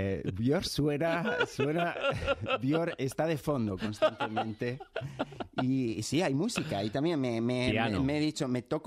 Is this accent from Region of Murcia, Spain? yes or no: no; Huesca, Aragon, Spain; yo soy de Huesca, de un pueblo muy pegadito a la provincia de Huesca